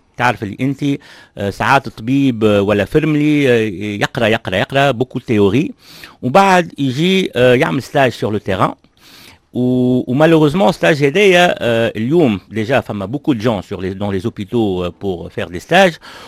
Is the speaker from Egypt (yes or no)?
no; Tunisia; also born or lived in England; انا روحت من انجلترا اون 2012 بعد الثورة، وقلت ان ماذا بيا نستثمر في بلادي.